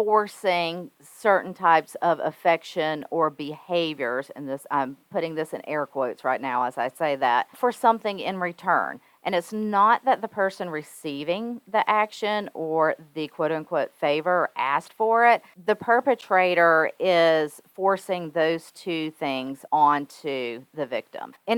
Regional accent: the South, United States; I grew up in the South. It's a very Southern thing to hug everyone.

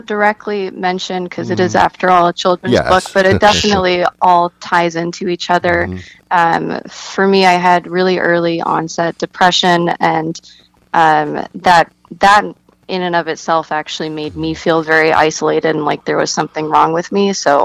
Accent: Budapest, Hungary; So I'm half Hungarian, and I was born and raised in Budapest.

